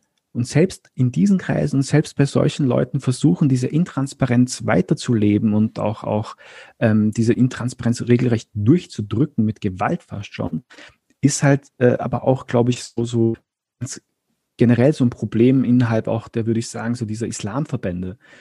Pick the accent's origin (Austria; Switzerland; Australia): Austria; bei uns in Österreich